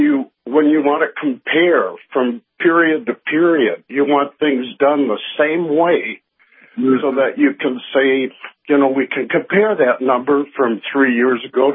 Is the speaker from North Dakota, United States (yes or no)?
yes; North Dakota, United States; now in Delaware, United States; I'm your friend from North Dakota and living in Delaware.